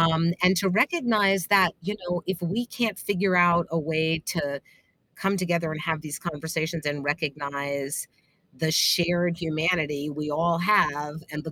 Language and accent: English; New York City, New York, United States; I guess I'm from New York City, I'm used to NYPD